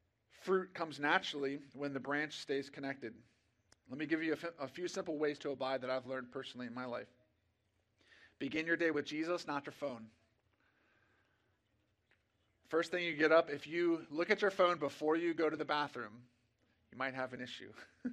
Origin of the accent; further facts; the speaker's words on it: Virginia, United States; I grew up here in Prince William County. I'm in the fifth generation of my family to be raised here in Prince William County.